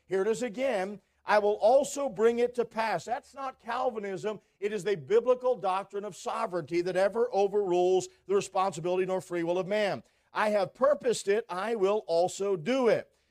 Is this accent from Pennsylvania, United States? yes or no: yes; Pennsylvania, United States; I would not have normally gone to Wisconsin. I didn't know much about it. I was from Pennsylvania, like your pastor and his wife.